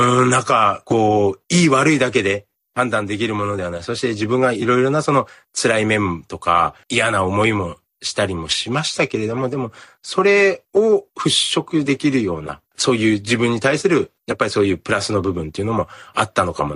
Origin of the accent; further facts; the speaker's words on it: Fukushima, Japan; 僕はその自分のふるさと福島が東日本大震災で大きな被害を受けた